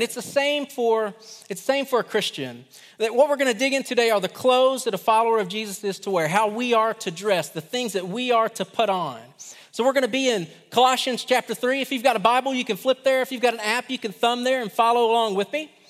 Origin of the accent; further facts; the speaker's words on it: Kentucky, United States; I am from Kentucky. I do like country music.